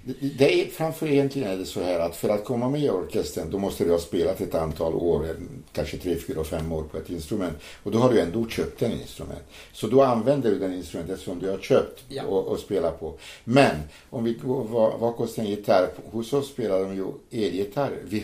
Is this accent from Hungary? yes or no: yes; Hungary; now in Sweden; vi har haft konserter nere i mitt hemland i Ungern